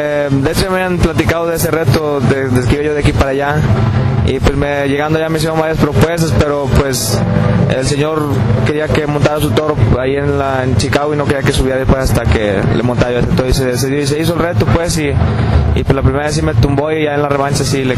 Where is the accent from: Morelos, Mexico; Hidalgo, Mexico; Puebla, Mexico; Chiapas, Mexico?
Puebla, Mexico; Huachinantla; also born or lived in Chaucingo; de hecho mi papá es de allá de Huachi. Mi papá es de Huachinantla y mi mamá es de Chaucingo. Y yo nací en Chaucingo, pues. Ajá, pero mi papá de hecho es de allá de Huachinantla, Puebla. Y pues yo siempre he ido a montar allá a Huachi, como pues soy de allá